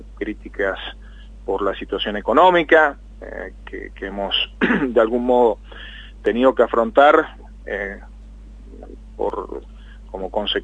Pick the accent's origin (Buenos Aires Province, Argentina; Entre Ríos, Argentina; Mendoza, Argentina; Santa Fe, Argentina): Mendoza, Argentina; Sobre todo para quienes somos mendocinos, quienes somos de tierra adentro